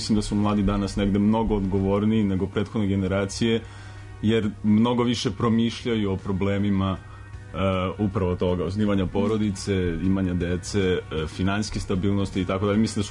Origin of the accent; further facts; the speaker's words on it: Serbia; pogotovo kod nas u Srbiji je jako teško.